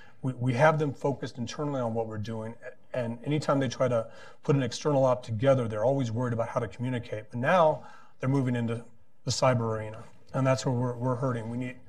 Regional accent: El Paso, Texas, United States; And I'm from El Paso, Texas, and I was taught Arabic and told to be an operator in Baghdad.

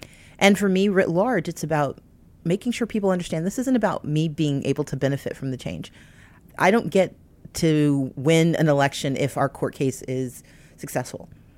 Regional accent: Georgia, United States; my responsibility as an American, as a Georgian, as someone who believes in the resilience of our democracy, says that we have to call out problems when we see them and fight for change

